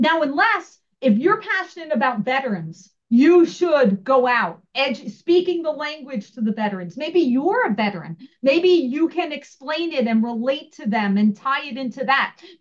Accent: New Jersey, United States; I grew up in New Jersey. It wasn't very prevalent.

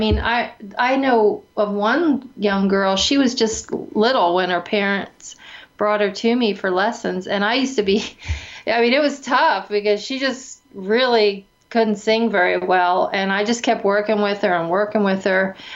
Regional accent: Pennsylvania, United States; I grew up in Pennsylvania, so I listened to all the kind of the folk rock acts of the day

